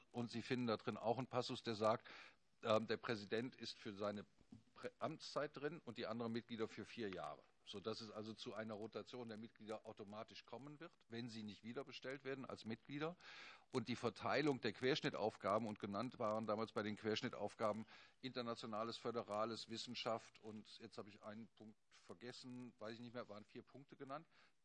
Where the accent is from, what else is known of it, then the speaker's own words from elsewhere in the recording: Rhineland, Germany; Sie verzeihen mir als Rheinländer, dass ich mich für genuin inkompetent erkläre.